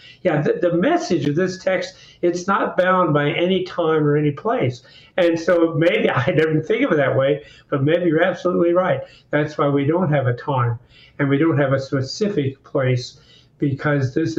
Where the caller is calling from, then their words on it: Minnesota, United States; Yeah, I'm in Minnesota.